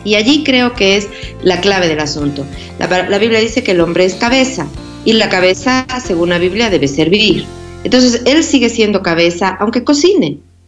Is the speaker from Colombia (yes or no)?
no; Cuenca, Azuay, Ecuador; born there; yo nací en Cuenca, que es una ciudad pequeña, más provinciana.